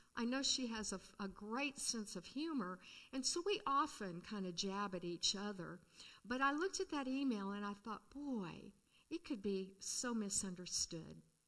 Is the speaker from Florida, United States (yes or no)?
no; California, United States; I was raised in California. And so when they talk about Santa Ana winds, I can feel it on my face.